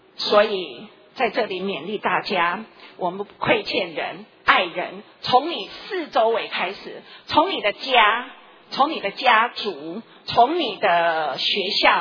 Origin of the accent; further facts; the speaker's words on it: Donggang, Pingtung County, Taiwan; 我的故乡在东港